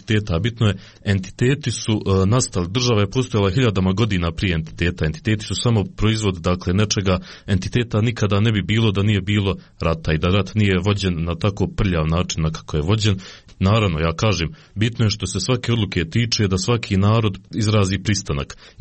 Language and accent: Bosnian; Bosnia & Herzegovina; ja recimo kao Bošnjak, obzirom da, što se kaže, nemam drugu domovinu, svakako gajim jedan snažan osjećaj ljubavi prema Bosni i Hercegovini